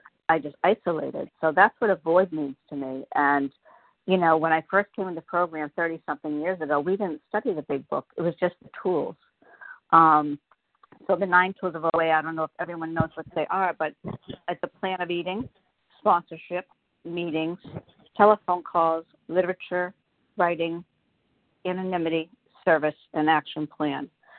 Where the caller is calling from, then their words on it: Massachusetts, United States; I'm calling from Massachusetts